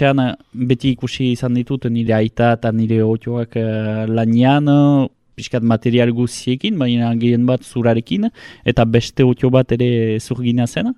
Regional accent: Hasparren, Nouvelle-Aquitaine, France; Azparnekoa naiz, Azketakoa

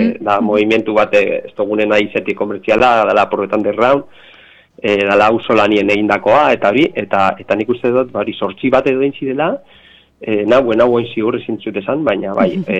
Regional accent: Gernika, Basque Country, Spain; guk Gernikarrak gara

